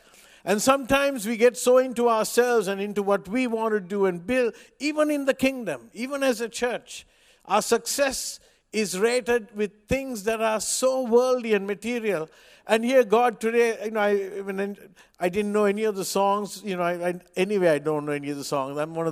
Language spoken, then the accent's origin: English; Colombo, Western Province, Sri Lanka; I come from Colombo, Sri Lanka.